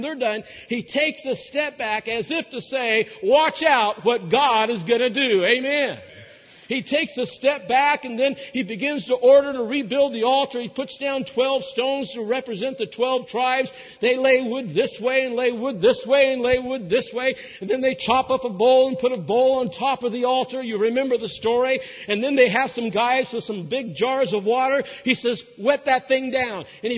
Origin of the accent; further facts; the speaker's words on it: Beaver, Oklahoma, United States; born there; I was born in Beaver, Oklahoma.